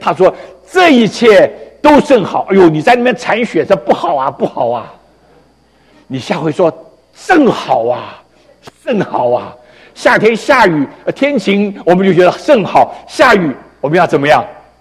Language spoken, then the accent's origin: Chinese; China; 因为在希腊文的原文有一个特别的地方，我们中国人常常很难了解